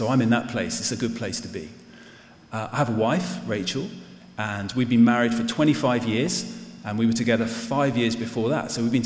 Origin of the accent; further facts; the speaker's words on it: Reading, South East England, United Kingdom; I grew up in Reading, by the way. I was born in Reading, grew up in Reading. And so that's home for me.